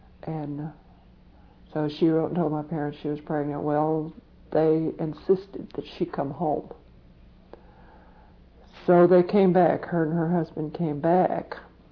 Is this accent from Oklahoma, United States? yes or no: yes; Pauls Valley, Oklahoma, United States; I've got a friend over just off of South Union out there by the fairgrounds that I grew up with in Paul's Valley.